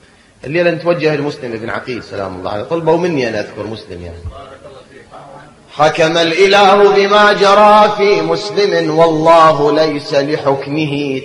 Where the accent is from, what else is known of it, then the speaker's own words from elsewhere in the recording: Iraq; هذا الطور عندنا بالعراق مرغوب